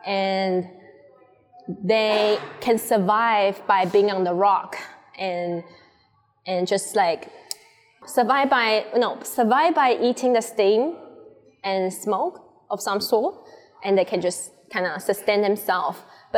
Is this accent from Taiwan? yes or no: yes; northern Taiwan, Taiwan; And my background, my mom's background, we are from the Banagawan tribe. I think the closest would be like Iwi. So we are like Ataya Banagawan group. Tribe, Iwi. And we are the second largest indigenous nation in Taiwan after Amis people.